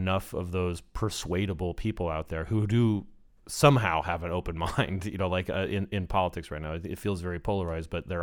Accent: Arizona, United States; in my home state of Arizona, Martha McSally is up.

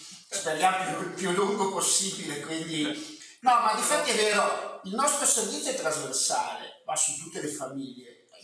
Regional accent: Veneto, Italy; io sono veneto

